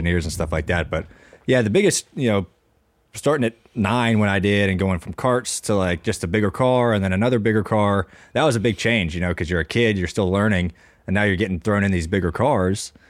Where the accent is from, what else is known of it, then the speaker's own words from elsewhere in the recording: High Point, North Carolina, United States; also born or lived in Ohio; High Point, North Carolina, a little bit north of Charlotte.